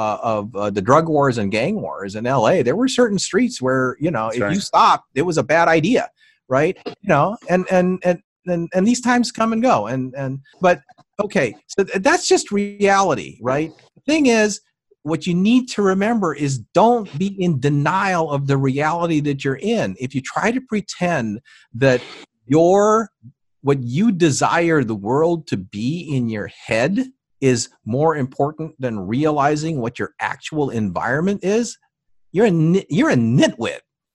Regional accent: Philippines; born there; I was born in the Philippines.

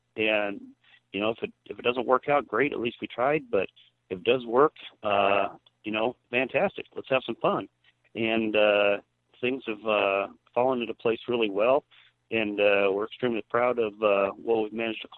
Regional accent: Pacific Northwest, United States; Yeah, I'm originally from the Northwest, however, in traveling to the Salt Lake City area a number of times, I've fallen in love with the place.

